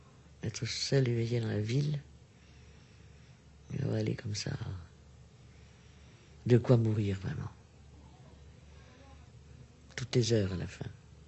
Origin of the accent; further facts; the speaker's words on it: Hauts-de-France, France; Parce que chez nous, dans le Nord, quand on est maigre, on boit de la bière.